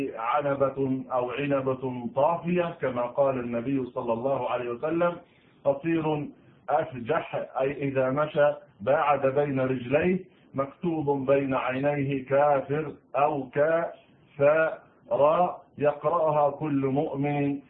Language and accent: Arabic; Egypt; عندنا في مصر حارة اسمها حارة اليهود